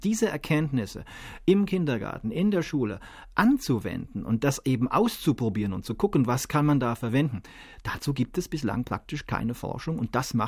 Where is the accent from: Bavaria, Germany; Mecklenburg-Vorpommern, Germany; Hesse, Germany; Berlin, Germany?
Bavaria, Germany; Lengfeld; Ich komme ja nur aus Lengfeld. Und so ein bisschen mit dem im Hinterkopf, der Bub vom Land